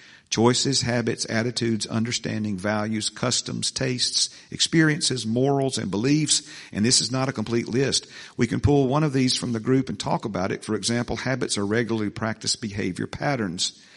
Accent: the South, United States; I was raised in the South. I still say yes, sir, and no, ma'am, to anyone who appears to be older than me.

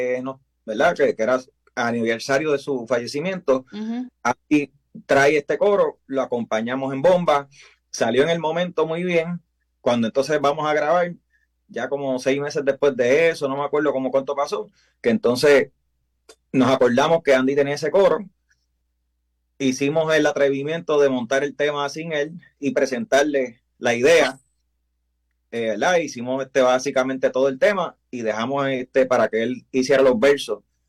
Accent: Puerto Rico; porque somos de Puerto Rico

